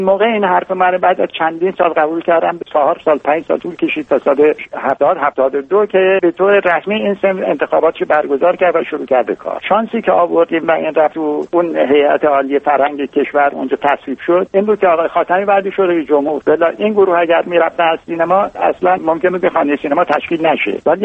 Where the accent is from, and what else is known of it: Khuzestan, Iran; born or raised there